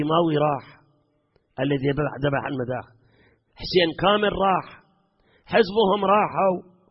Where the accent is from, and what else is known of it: Iraq